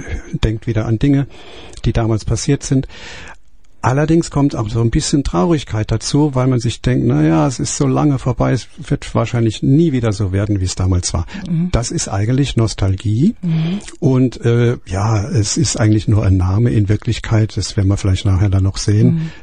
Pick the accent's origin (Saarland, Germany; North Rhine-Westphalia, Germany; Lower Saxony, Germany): Saarland, Germany; Neunkirchen; Ja, ich bin in Neunkirchen geboren, bin also echt an ein Kaier.